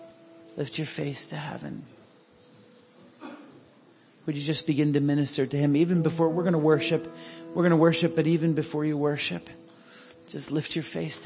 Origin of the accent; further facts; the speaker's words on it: Pennsylvania, United States; I grew up in Pennsylvania on the Delaware River, and the Delaware is a very shallow river.